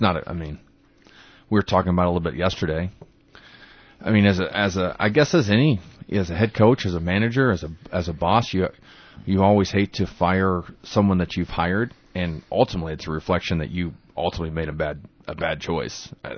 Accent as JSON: {"language": "English", "town": "Medford", "region": "Oklahoma", "country": "United States", "tie": "born or raised there", "said": "Oh, yeah, I was raised in Medford, Oklahoma."}